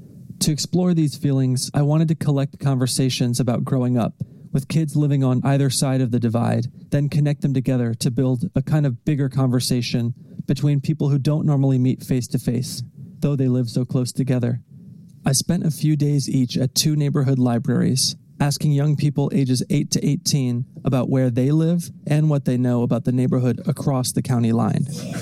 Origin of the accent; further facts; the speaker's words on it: Penn Wynne, Pennsylvania, United States; I grew up in Penwyn, I'm white, and I knew kids in my neighborhood would rarely, if ever, visit Overbrook or meet people who live there.